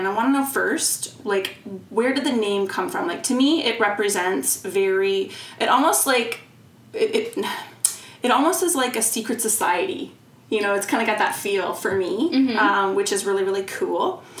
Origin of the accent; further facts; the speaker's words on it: Canada; Maybe it's just because I'm Canadian.